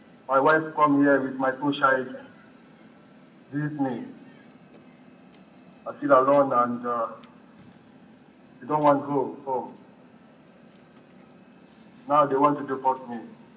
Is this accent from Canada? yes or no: no; Guinea; I come from Guinea Conakry.